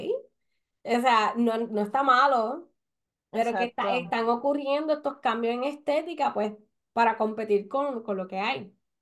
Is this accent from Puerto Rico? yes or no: yes; Puerto Rico; soy el boricua.